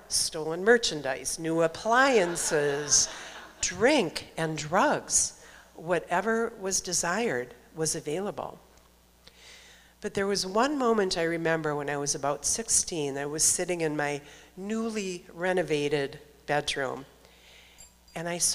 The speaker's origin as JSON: {"language": "English", "town": "Minneapolis", "region": "Minnesota", "country": "United States", "tie": "born or raised there", "said": "when I was about four, growing up in Minneapolis, my dad bought a little corner bar down by the railroad tracks, just south of downtown Minneapolis."}